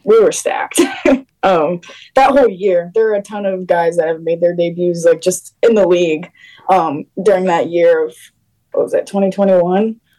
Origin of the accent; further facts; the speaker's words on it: Rhode Island, United States; drive to the Cape because I am from Rhode Island. So it was just about an hour drive to Wareham every day.